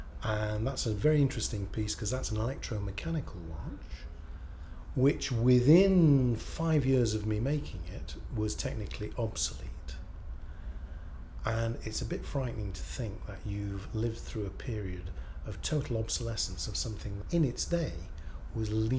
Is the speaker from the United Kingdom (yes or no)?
yes; Knutsford, North West England, United Kingdom; I come from Knutsford in Cheshire, and I'm 62 years of age.